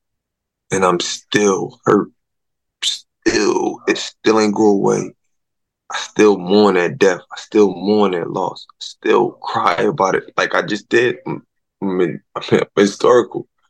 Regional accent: Philadelphia, Pennsylvania, United States; Currently, you know, I'm fighting November 22nd in my hometown of Philadelphia, in North Philly.

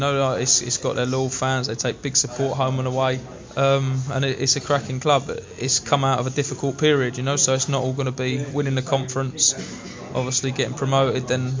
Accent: London, United Kingdom; I grew up in Elephant and Castle.

